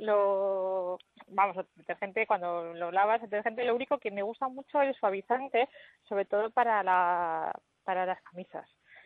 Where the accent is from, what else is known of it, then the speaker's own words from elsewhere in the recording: Community of Madrid, Spain; now in Valencia, Spain; Sí, sí, porque es que yo soy madrileña. Lo que pasa es que estoy en Valencia